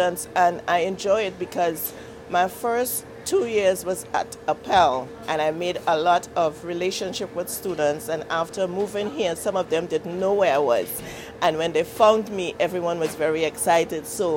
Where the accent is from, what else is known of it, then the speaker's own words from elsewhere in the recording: Carenage, Trinidad & Tobago; moved away as an adult; now in United States; I was born in Trinidad and Tobago. I was raised in a little village called Carenage, and I migrated to the U.S. after I had my daughters